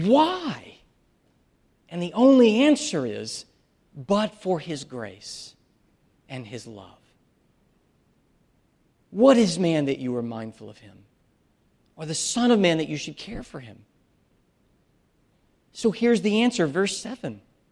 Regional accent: the South, United States; I grew up in the South where Jesus is talked about, but he's more like a ghost.

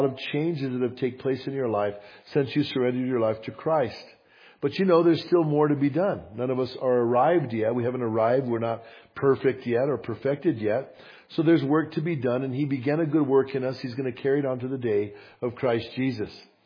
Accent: Bernalillo, New Mexico, United States; But I grew up in Bernalillo. So being that it was right there where I grew up, kind of, there was a bunch of people from my hometown that were there.

